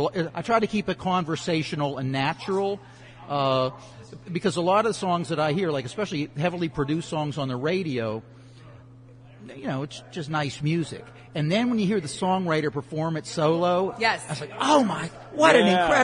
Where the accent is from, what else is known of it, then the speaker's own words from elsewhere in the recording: Castle Shannon, Pennsylvania, United States; Which, when I was little, it was like a coal mining town. So people who moved to the suburbs that couldn't afford Mount Lebanon or Upper St. Clair.